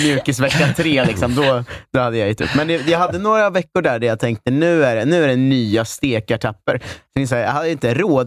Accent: Ljusbro, Östergötland, Sweden; Jag kom från Ljusbro, jag tänkte så här, nu är man tvungen typ.

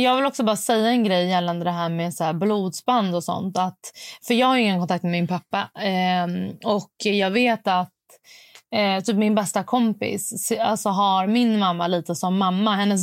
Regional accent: Stockholm, Stockholm County, Sweden; men jag är från Stockholm.

